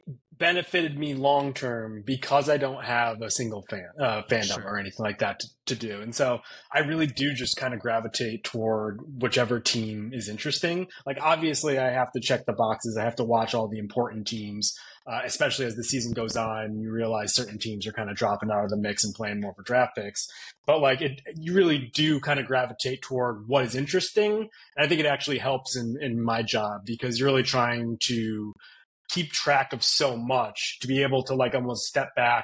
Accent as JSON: {"language": "English", "region": "Connecticut", "country": "United States", "tie": "born or raised there", "said": "Sure. So I grew up in Connecticut. And so there isn't like a natural connection to a lot of NBA teams there."}